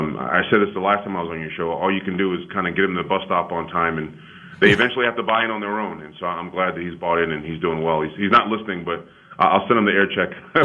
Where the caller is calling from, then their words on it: Portland, Oregon, United States; I'm calling you from Portland, Oregon at Nike headquarters